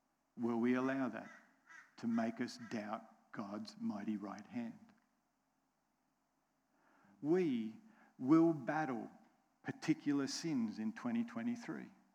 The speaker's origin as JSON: {"language": "English", "country": "United States", "accent": "American", "said": "It's one of those words I say with my funny American accent."}